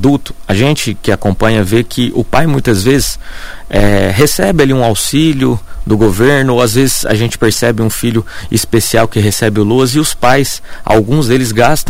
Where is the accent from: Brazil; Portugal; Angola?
Brazil; Tijuco; Eu, quando era pequeno, lá no Tijuco, onde eu moro, eu nunca passei necessidade, meus pais sim